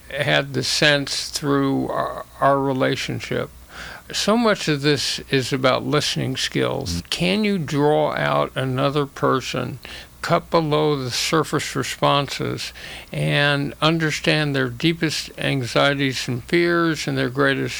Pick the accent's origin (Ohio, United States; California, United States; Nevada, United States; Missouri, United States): California, United States; Los Angeles; So I grew up in Los Angeles, and after a year at UCLA, went to UC Berkeley in the tumultuous 60s.